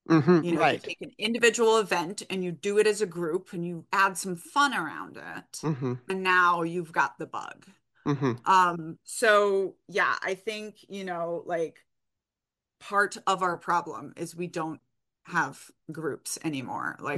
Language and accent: English; Brazil; I grew up in Brazil right after the end of the military dictatorship.